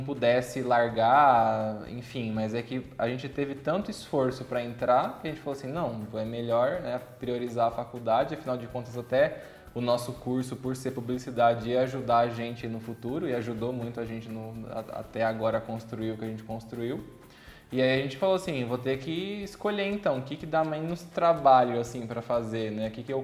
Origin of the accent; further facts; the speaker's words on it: São Paulo, Brazil; a gente é de São Paulo, capital, né